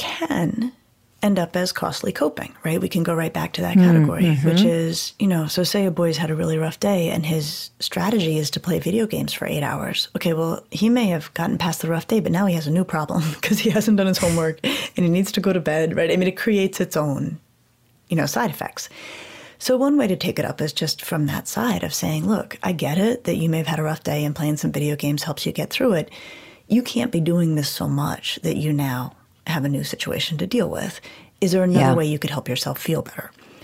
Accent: Colorado, United States; And I grew up in Colorado and I went to college in Connecticut.

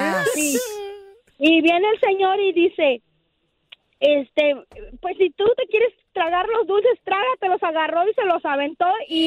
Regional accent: Mexico; Nosotros como buenos mexicanos invitamos a la gente que llega y les abrimos las puertas de la casa.

